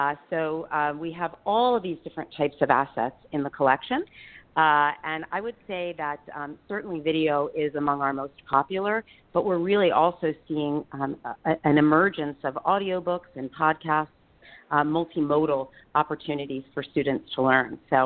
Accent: Richboro, Pennsylvania, United States; I grew up in Richboro.

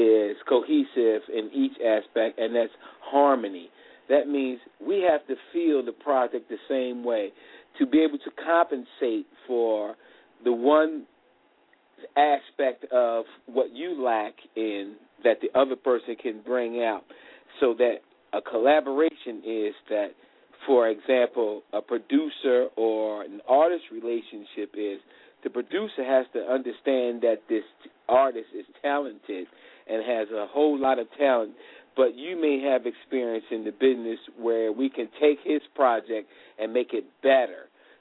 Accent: Philadelphia, Pennsylvania, United States; now in Rex, United States; I'm calling in from Rex, Georgia, right outside of Atlanta, Georgia, via Philadelphia. That's where I'm from. I've just been down here for a couple of years

